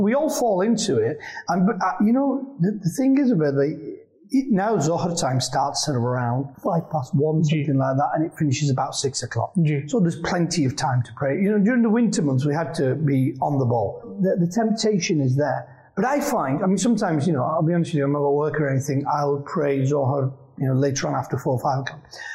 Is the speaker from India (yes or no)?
yes; Jammu and Kashmir, India; So, in our kind of culture, I'm from Kashmir, yeah?